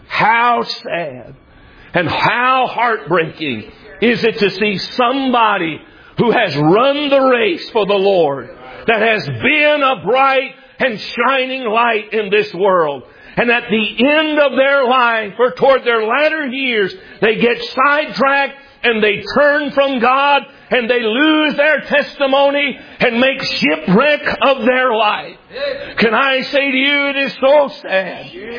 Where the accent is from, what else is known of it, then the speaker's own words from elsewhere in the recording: Tennessee, United States; also born or lived in New Jersey; Now, when I was a boy, we moved from New Jersey down to the state of Tennessee. And when I moved down here, I'll tell you, it was the saddest day of my life.